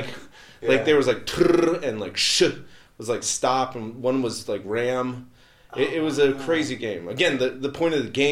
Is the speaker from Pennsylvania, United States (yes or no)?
no; Georgia, United States; I thought I was going to go like a local university close to where I grew up in Georgia.